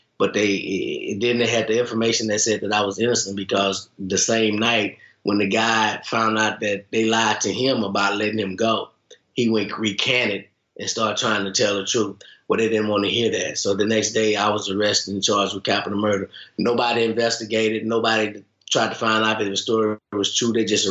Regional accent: Texas, United States; occurred in the small town, Burleson County, which was like 35 miles away from my hometown.

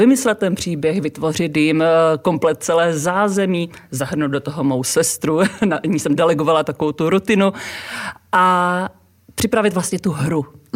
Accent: Otice, Moravian-Silesian Region, Czechia; dětství jsem prožila v Oticích, což je taková menší vesnice, kousíček od Opavy, takže tam já jsem prožila celé dětství, potom i pubertu a vlastně takový ten tu první část dospělosti

